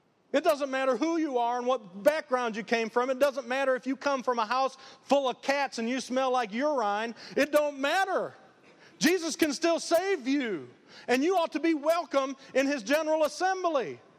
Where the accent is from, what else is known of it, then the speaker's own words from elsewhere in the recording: Detroit, Michigan, United States; You know, I came from Detroit, and I had family members.